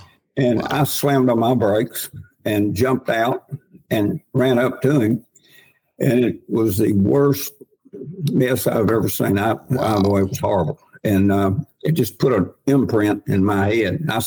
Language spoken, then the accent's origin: English; Mississippi, United States; because I grew up here in the Mississippi Delta. I fished Oxbow Lakes up and down the Mississippi